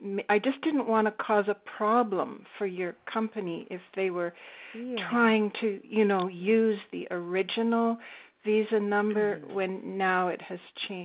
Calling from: Victoria, British Columbia, Canada; I'm calling from Victoria in Canada

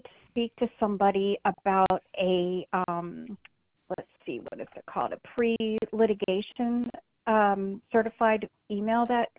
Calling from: Florida, United States

